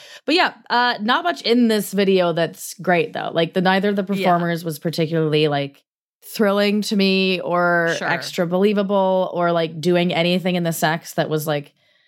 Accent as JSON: {"language": "English", "region": "Colorado", "country": "United States", "tie": "born or raised there", "said": "I grew up in Colorado, big party school."}